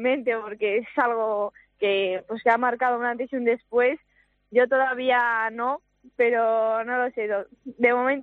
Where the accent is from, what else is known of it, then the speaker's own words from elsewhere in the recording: Madrid, Community of Madrid, Spain; born there; yo nací en Madrid, aunque no vivo en Madrid, vivo en un pueblo.